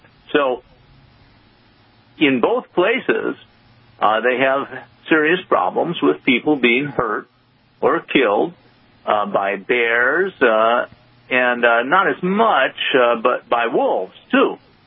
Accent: India; They have quite a few wolf attacks in Indian, and I'm East Indian, villages, too.

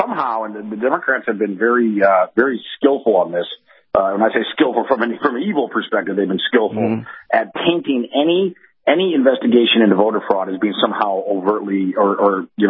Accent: Chicago, Illinois, United States; But you know, regardless, look, I'm born and raised in Chicago, so you know I know a lot about voter fraud.

